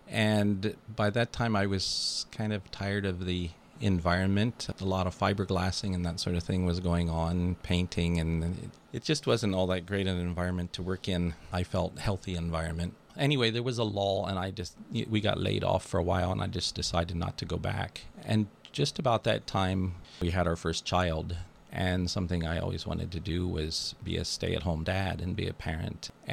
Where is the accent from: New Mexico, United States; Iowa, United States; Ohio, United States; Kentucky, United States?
New Mexico, United States; also born or lived in East Coast; now in Port Townsend, United States; Well, I was born on the East Coast. Our family moved to New Mexico when I was a teenager, and I spent 20 years there.